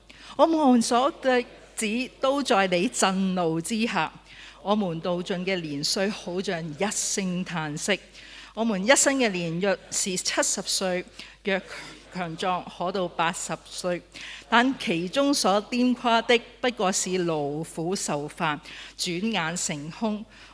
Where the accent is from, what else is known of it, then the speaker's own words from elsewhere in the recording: Hong Kong; 咁咧唔知我哋香港人特色撳 lift 咧都係要突快啲